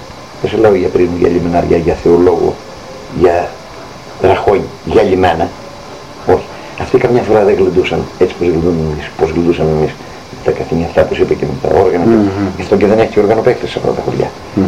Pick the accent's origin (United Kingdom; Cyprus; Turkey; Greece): Turkey; Istanbul; Εγώ είμαι από Κωνσταντινούπολη.